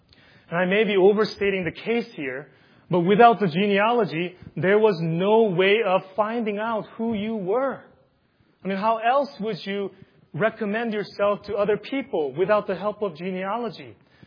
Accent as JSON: {"language": "English", "country": "South Korea", "said": "Even when I came from South Korea, genealogy used to be a much more important, but now it is not the case."}